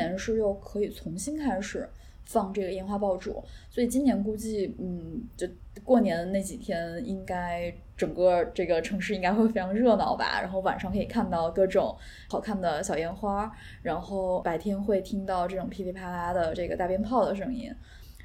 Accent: Xi'an, Shaanxi, China; 我是西安人。

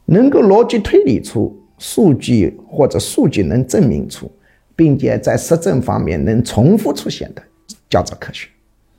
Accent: China; 我们中国人

